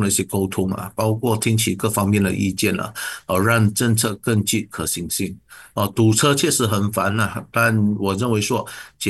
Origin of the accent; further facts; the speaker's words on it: Kuching, Sarawak, Malaysia; 很像我们古晋人也好他们都是喜欢那种便利的